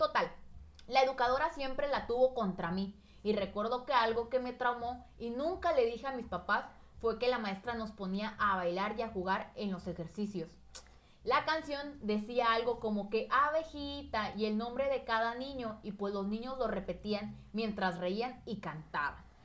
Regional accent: Mexico; pues México, lamentablemente, ¿cómo somos los mexicanos?

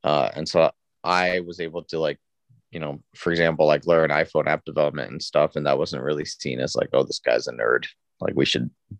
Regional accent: Singapore; moved away as an adult; also born or lived in New York, United States; now in United States; Yeah, so I grew up in Singapore primarily, was born in New York, but mostly grew up in Singapore. And then I moved back to the States in 2010, I think, to go to college at USC.

